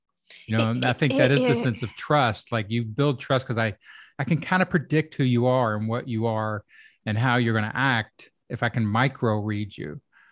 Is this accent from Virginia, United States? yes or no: no; Kentucky, United States; I grew up in Kentucky as I was the first person in my family to go to college. So it was a working class neighborhood, very redneck, very, you know, just off the farm.